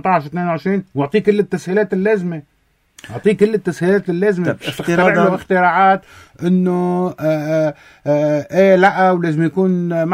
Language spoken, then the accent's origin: Arabic; Lebanon; أنا كلبناني موجود بلبنان